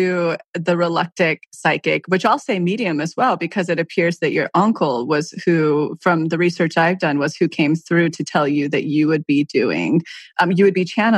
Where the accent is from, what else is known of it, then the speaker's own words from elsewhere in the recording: Yosemite, California, United States; I've, you know, built this little retreat property up in my hometown in Yosemite.